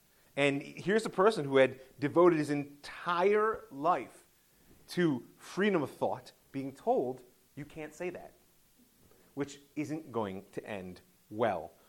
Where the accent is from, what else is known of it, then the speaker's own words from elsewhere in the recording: Ohio, United States; I come from Ohio, so I see that.